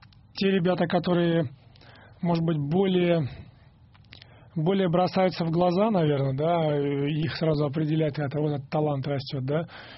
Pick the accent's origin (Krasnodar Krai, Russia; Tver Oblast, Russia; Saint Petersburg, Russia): Saint Petersburg, Russia; also born or lived in Izhevsk; Поэтому мы, в принципе, родной город все-таки Санкт-Петербург.